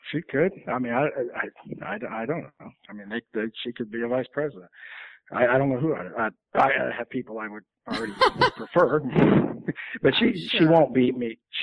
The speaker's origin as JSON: {"language": "English", "region": "Illinois", "country": "United States", "moved": "as an adult", "lives_now": "California, United States", "said": "Just like I'm from Illinois and I came out to California after college."}